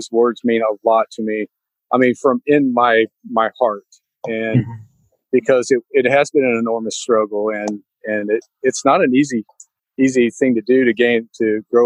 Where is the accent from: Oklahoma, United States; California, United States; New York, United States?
Oklahoma, United States; Mustang; I'm from Mustang, Oklahoma. I grew up with horses.